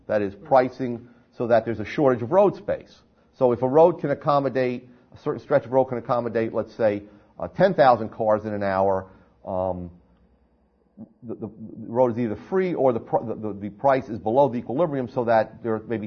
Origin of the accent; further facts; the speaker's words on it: New Jersey, United States; I come from New Jersey